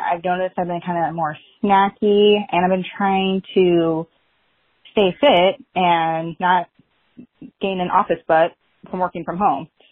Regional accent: Portland, Oregon, United States; I'm from Portland, Oregon.

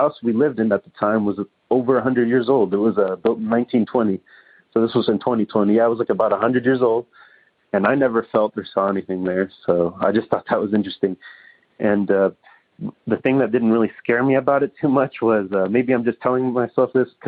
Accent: California, United States; I'm from Northern California.

